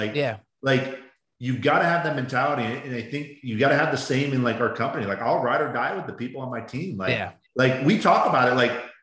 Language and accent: English; Baltimore, Maryland, United States; Like I grew up in Baltimore, but all my family, my mom's side, they all came from Italy.